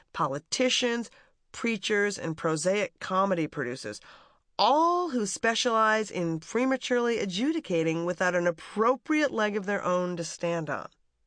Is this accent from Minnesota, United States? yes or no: yes; Minnesota, United States; I grew up in Minnesota. There were a lot of girls like me, who grew up in a wintry archipelago